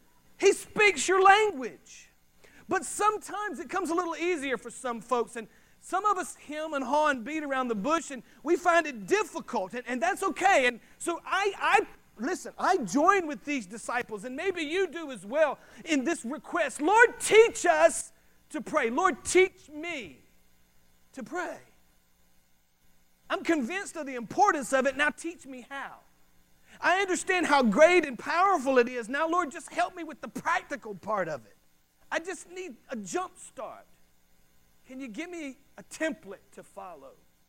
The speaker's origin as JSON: {"language": "English", "region": "the South", "country": "United States", "tie": "born or raised there", "said": "sometimes I was born and raised in the South, but even me, I could barely understand this guy sometimes."}